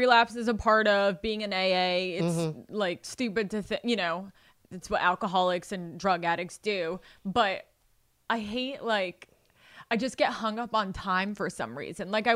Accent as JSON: {"language": "English", "region": "New York", "country": "United States", "tie": "born or raised there", "said": "I'm from New York. Oh. Yeah. I grew up in Westchester, which is the suburbs outside of New York City."}